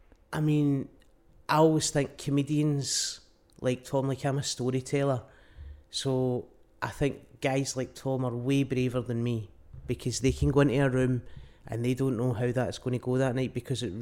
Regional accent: Glasgow, Scotland, United Kingdom; I'm from Glasgow.

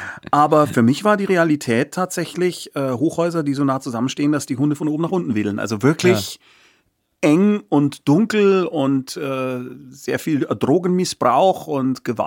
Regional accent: Munich, Bavaria, Germany; Ich bin ein Münchner Kindl, ich bin in Giesing geboren. Ich bin allerdings in einem Hochhausviertel aufgewachsen, das waren so damals noch Neubau, das wurde für die Olympiade, damals wurden da irgendwie so riesige Häuser hochgezogen

